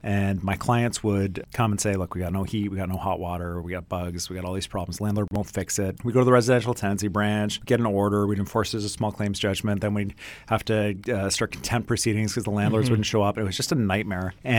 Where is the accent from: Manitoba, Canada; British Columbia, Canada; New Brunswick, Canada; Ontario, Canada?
Ontario, Canada; I grew up in Ontario, and until I moved out west